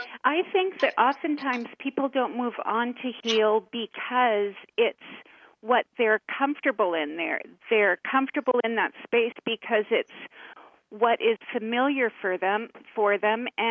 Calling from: Richmond, British Columbia, Canada; I'm calling from Richmond

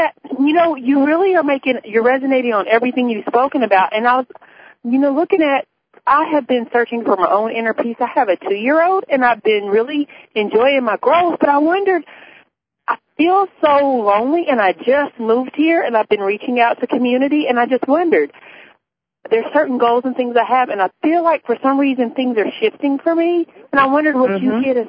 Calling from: Norcross, Georgia, United States; I'm calling from Norcross, Georgia, 20 minutes outside of Atlanta.

